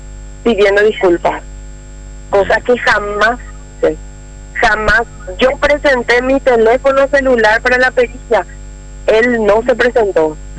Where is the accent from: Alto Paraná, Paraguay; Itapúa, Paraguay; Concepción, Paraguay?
Alto Paraná, Paraguay; Minga Guazú; Sí, yo soy del Alto Paraná, de Mingaguazú específicamente.